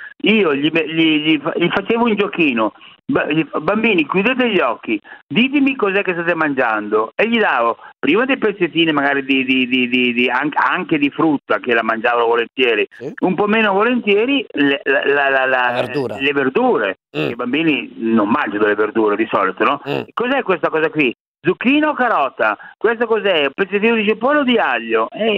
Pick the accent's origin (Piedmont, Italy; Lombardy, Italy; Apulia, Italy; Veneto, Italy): Lombardy, Italy; Milan; io mi ricordo da bambino delle elementari a Leonardo da Vinci a Milano negli anni 50, perché il diploma di quinta elementare l'ho preso nel 60